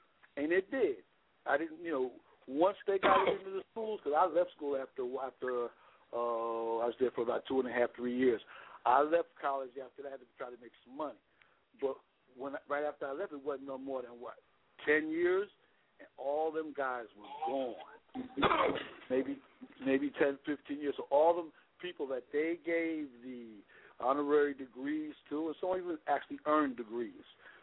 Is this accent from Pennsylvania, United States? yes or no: no; Newark, New Jersey, United States; Well, I'm from Newark, New Jersey. I played in New York City back in the day.